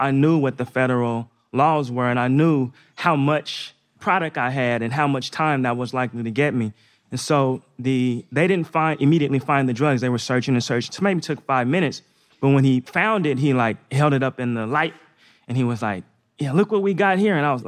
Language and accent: English; Northeast, United States; Yeah, so I grew up in the Northeast. I played basketball just like all the other kids when I was young.